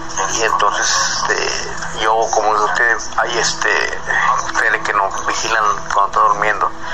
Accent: Coatzacoalcos, Veracruz, Mexico; Yo soy de Coatzacoalco, Veracruz

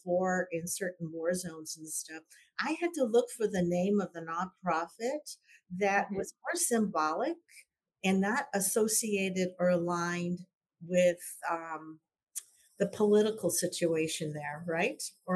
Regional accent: United States; born there; English is a second language; Well, I was born in the States, so but I didn't speak English till I was seven.

